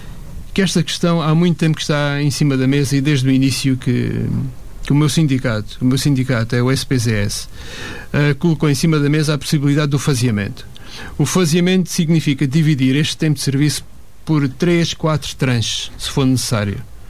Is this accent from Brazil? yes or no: no; Alentejo, Portugal; Acho que nos deve orgulhar a todos, como alentejanos, que estamos a fazer uma boa parte.